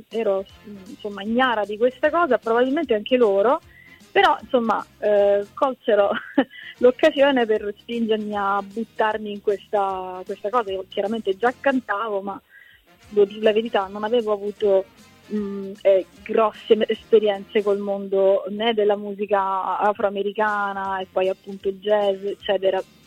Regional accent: Ginosa Marina, Apulia, Italy; così è successo anche dalle parti mie, in provincia di Taranto, il mio paese, che appunto si chiama Ginosa Marina o Marina di Ginosa

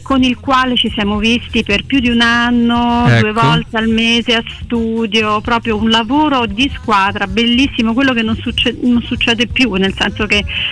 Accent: Rome, Lazio, Italy; born there; io sono nata a Roma, ma sono di sangue siculo, ecco, perché sia infatti. Mio padre che mia madre sono... Mio padre era, vabbè, non c'è più, mia madre comunque, cioè, entrambi genitori siciliani, parenti siciliani, discendenza siciliana.

